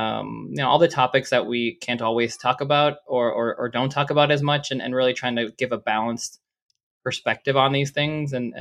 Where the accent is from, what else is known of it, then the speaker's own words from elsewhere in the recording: Toronto, Ontario, Canada; I grew up in Toronto, so nothing against Florida